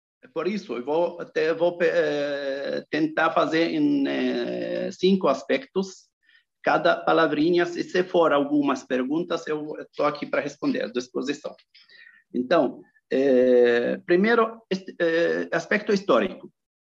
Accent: Gaza, Gaza Strip, Palestine; born there; Portuguese is a second language; palestino brasileiro, até tenho cidadania também da Europa, mas eu sou palestino, que nasci na Palestina. Nasci em Gaza. Isso também é significativo que eu sou nasci de Gaza, mas sou de Jaffa, Jaffa onde Tel Aviv hoje.

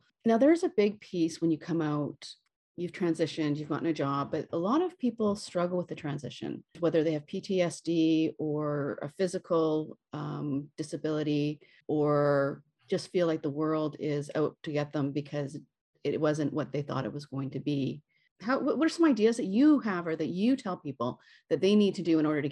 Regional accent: Canada; I'm Canadian, so I know that there's a ton of resources out there for Canadians.

